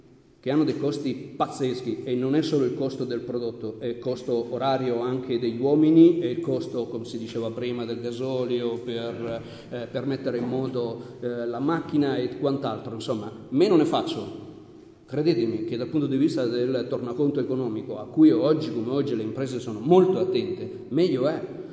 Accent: Sicily, Italy; anche nel nostro Piemonte, poi lo dico nostro, io da siciliano comunque

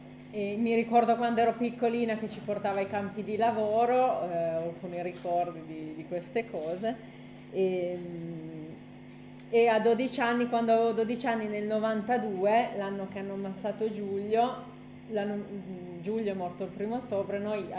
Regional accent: Cisterna di Latina, Lazio, Italy; sono di Cisterna

